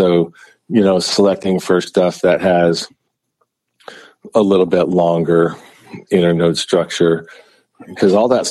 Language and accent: English; Covelo, California, United States; And I'm from Covelo